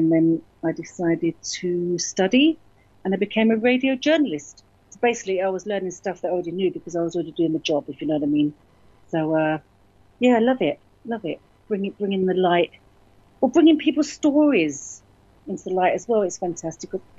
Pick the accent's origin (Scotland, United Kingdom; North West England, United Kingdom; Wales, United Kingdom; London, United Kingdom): London, United Kingdom; also born or lived in Berlin / South Africa; But yeah, I was born in Berlin. I grew up in London. I lived in South Africa for many years. Then I came back to London and England.